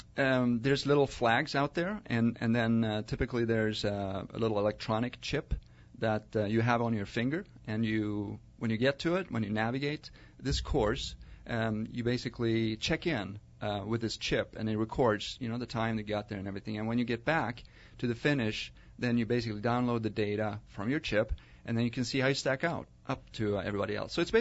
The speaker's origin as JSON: {"language": "English", "country": "Sweden", "tie": "born or raised there", "said": "I grew up in Sweden, and the sport actually had its birthplace in Sweden."}